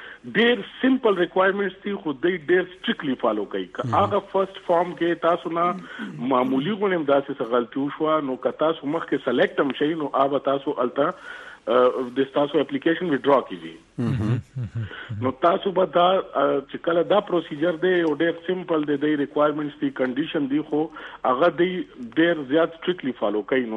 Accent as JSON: {"language": "Pashto", "country": "Pakistan", "also_born_or_lived": "Saudi Arabia", "said": "زه اوس پاکستانی هم خو چونکه زه پیدایش زما د سعودي دی"}